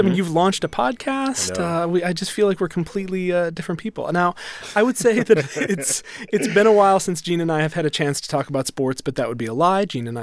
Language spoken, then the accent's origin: English; Ohio, United States; born there; And I was born outside Cleveland.